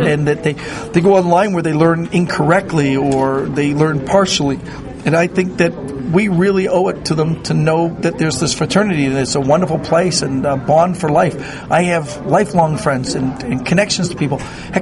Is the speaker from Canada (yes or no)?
yes; Canada; but I'm Canadian, so I'm not sure what that is.